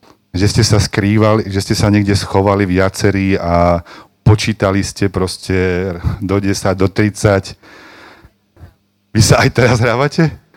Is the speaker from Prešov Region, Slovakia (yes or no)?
no; Vestenice, Trenčín Region, Slovakia; ja si pamätám u nás vo Vesteniciach prečím žakom partia a bolo to také úžasné